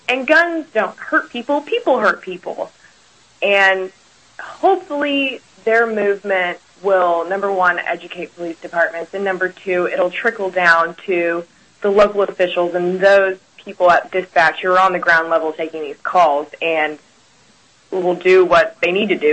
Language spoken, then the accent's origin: English; Texas, United States; I mean, just being a Texan and the culture that surrounds being a Texan, it's like oil and gas, guns, and family, and God, right?